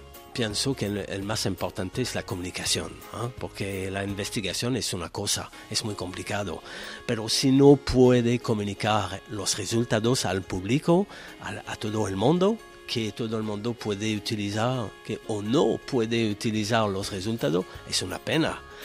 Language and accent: Spanish; Montreal, Quebec, Canada; Spanish is a second language; now in Barcelona, Spain; soy de Montreal al origen, vivo en Barcelona después de 5 años